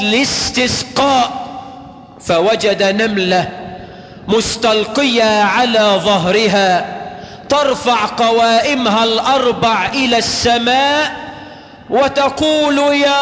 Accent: Egypt; اللهم اجعل بلدنا مصر آمنة مطمئنة

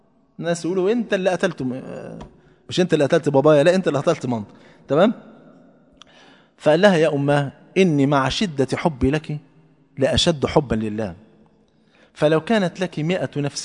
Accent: Egypt

